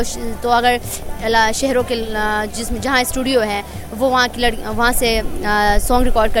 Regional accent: Bumburet, Khyber Pakhtunkhwa, Pakistan; اور میں وادی بمبورے سے تعلق رکھتی ہوں.

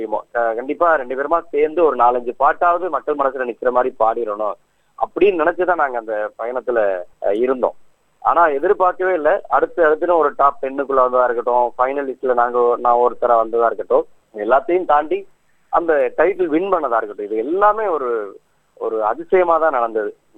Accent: Tamil Nadu, India; born there; நான் ஒரு புதுக்கோட்டை மாவட்டத்தில் கலபவன் ஒரு சின்ன கிராமத்தில் பிறந்தேன்.

